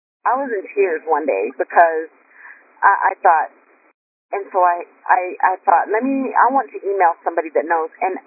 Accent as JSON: {"language": "English", "town": "Snyder", "region": "Texas", "country": "United States", "said": "Well, I'm from … I am from Snyder, Texas."}